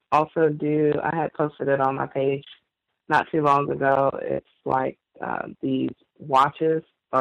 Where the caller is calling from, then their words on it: New Orleans, Louisiana, United States; Yes, I'm the caller from New Orleans, Louisiana.